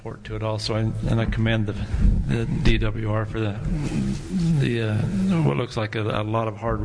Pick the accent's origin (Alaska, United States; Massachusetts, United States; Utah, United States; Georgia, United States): Utah, United States; I'm from Washington County where we don't deal with prairie dogs, but we have our own issues and with the fishes in the Virgin River.